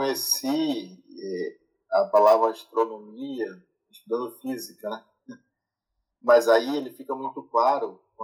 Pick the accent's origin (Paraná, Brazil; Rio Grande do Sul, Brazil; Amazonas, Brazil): Amazonas, Brazil; São Gabriel da Cachoeira; Sou da primeira turma do vestibular indígena. Eu já falei, sou natural de São Gabriel da Cachoeira, mas da terra indígena Coipé Marabitana.